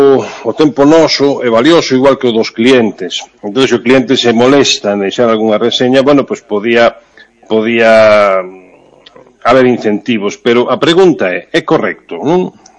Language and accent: Galician; Galicia, Spain; Bueno, como bo galego, vouche dar unha resposta